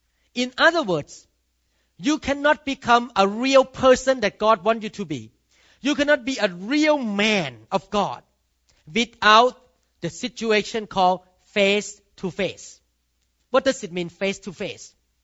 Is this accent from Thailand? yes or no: yes; Thailand; English is a second language; now in United States; When I first came to America, I used the word shepherding because I came from Thailand.